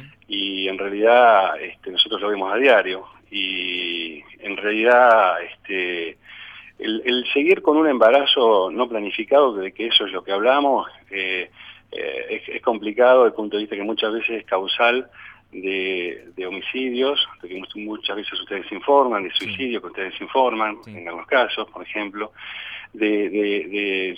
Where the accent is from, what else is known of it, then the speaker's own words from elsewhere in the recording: Argentina; como somos argentinos, en acaloradas discusiones.